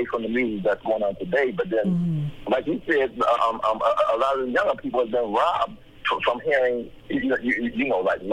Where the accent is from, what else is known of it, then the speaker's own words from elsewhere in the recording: Buffalo, New York, United States; I'm from Buffalo, New York, so.